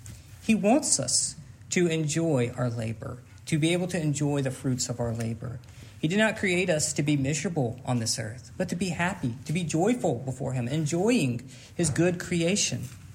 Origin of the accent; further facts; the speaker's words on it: Mississippi, United States; I just said, I'm from Mississippi.